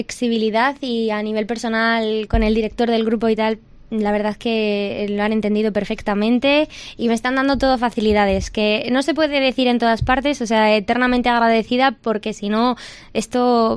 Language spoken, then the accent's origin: Spanish; Burgos, Castile and León, Spain; somos por ahí de Capiscol, Gamonal.